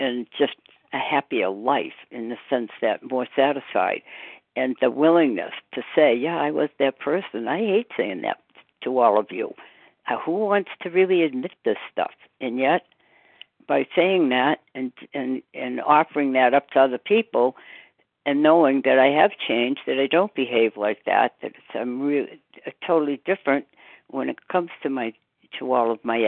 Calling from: Massachusetts, United States; Good morning. … from Massachusetts.

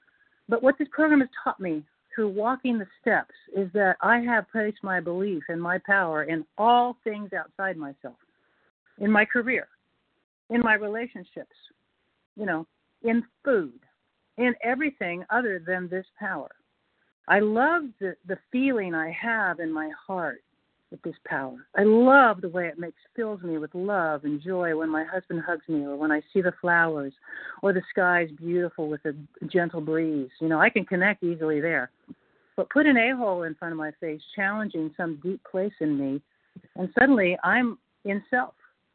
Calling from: North Carolina, United States; It's North Carolina, Billy.

